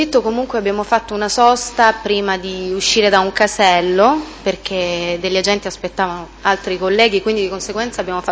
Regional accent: Taranto, Apulia, Italy; born there; sono nata a Taranto il 30 agosto del 1980 e sono residente sempre a Taranto in via Diego Peluso numero 39.

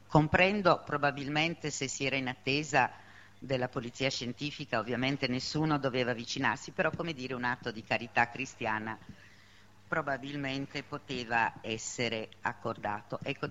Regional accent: Genoa, Liguria, Italy; Peraltro per me, essendo genovese ed essendo stata lì in quei giorni

